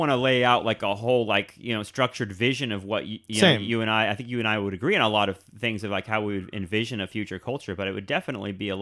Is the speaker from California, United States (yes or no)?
yes; Ventura, California, United States; And you know, in my hometown in Ventura, California, they're trying to bring a Walmart